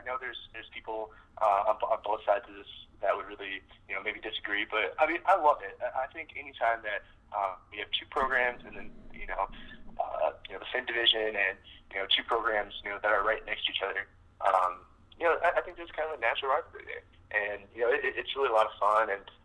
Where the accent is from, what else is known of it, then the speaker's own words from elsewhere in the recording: Iowa, United States; You know, I was born in Western Iowa. And, you know, like, I moved to the eastern side of the state when I was about five.